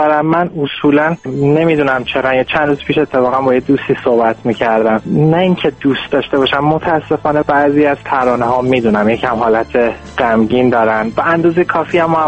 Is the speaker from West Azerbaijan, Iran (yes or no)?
yes; Urmia, West Azerbaijan, Iran; born there; moved away as an adult; now in Tehran, Iran; اصالتاً متولد ارومیه هستم. وقتی که وارد دانشگاه شدم موو کردم اومدم تهران. نزدیک 5 6 سال از زندگی من قبل از اینکه بیام اینجا تهران بودم.